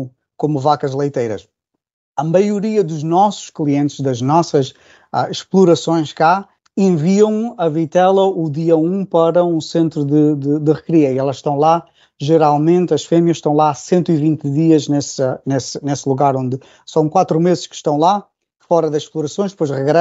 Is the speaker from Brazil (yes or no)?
no; Azores, Portugal; a ilha onde eu nasci, São Jorge, tem 65 km de comprimento e o ponto mais largo é só 8 km. As indústrias principais, na altura que eu cresci nos Açores, eram a pecuária, portanto as vacas, e a pesca, portanto ali no Oceano Atlântico.